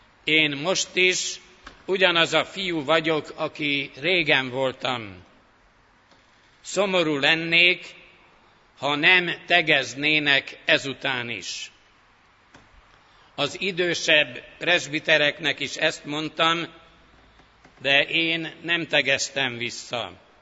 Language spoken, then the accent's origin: Hungarian; Budapest, Hungary; Kevés kivétellel majdnem mindenki tudja, hogy itt születtem, itt ennek a templomnak alaksorában kereszteltek meg, itt konfirmáltam. Lelkipásztori szolgálatomat is itt kezdtem, de azután 14 évig vidéken végeztem munkámat. Amikor hazahívott a gyülekezet ide Csillaghegyre